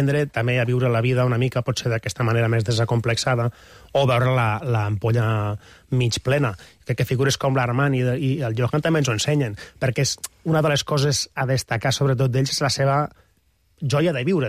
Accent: Catalonia, Spain; però també som catalans i ho hem de fer així, no? Hem d'exagerar.

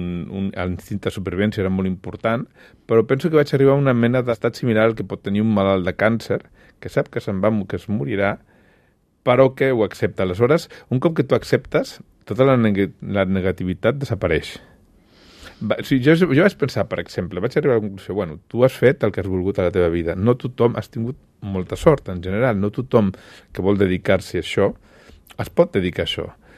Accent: Barcelona, Catalonia, Spain; Jo soc originalment de Sarrià, però jo no em sentia bé a Sarrià

